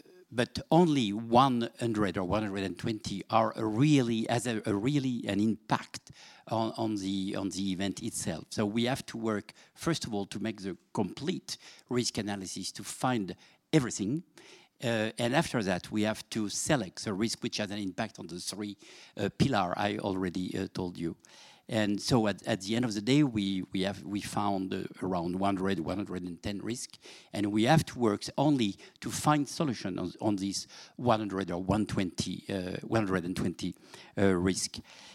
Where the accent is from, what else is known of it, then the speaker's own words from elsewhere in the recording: France; accent: French; English is a second language; First of all, I would like to apologize for my accent, which is not Scottish, which is not English, just only French.